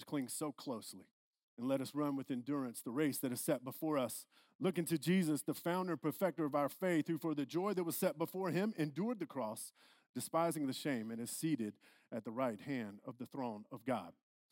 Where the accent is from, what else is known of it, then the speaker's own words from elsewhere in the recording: South Carolina, United States; I'm from South Carolina. That is how it's pronounced. We have more pecans there than you hear.